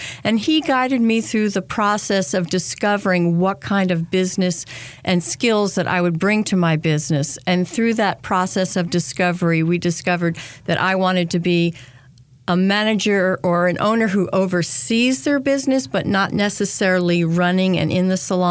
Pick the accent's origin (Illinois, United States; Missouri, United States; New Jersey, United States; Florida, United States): New Jersey, United States; I'm from New Jersey. Grew up in the Northeast. And when I wanted to go to college, I chose to come to North Carolina.